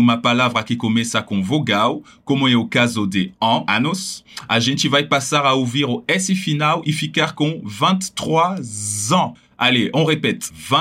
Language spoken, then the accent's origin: Portuguese; Paris, Île-de-France, France; Para dizer, eu venho de Paris, que por sinal é meu caso